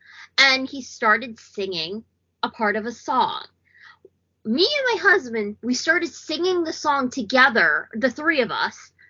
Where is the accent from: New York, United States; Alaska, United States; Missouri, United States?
New York, United States; Brooklyn; I think everyone and their mothers probably can figure out through my accent and or the fact that I talk about Brooklyn too much that I'm from New York.